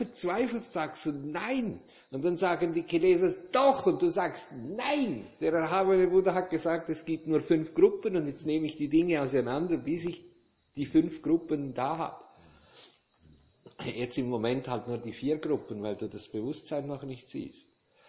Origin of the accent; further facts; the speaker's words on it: St. Moritz, Graubünden, Switzerland; ich bin Schweizer, ich komme, deshalb bin ich ja aus St. Moritz weg.